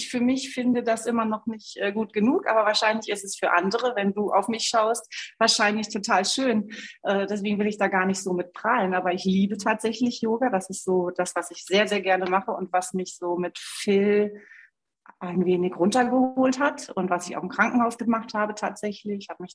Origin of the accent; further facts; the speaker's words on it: Cologne, North Rhine-Westphalia, Germany; now in Spain; dass wir wieder zurück nach Köln gehen, in meine Heimat. Wohnen jetzt aber nach 4 Jahren Köln, nur 4 Jahre Köln wieder, wohnen wir auf Mallorca und sind zurzeit in Österreich.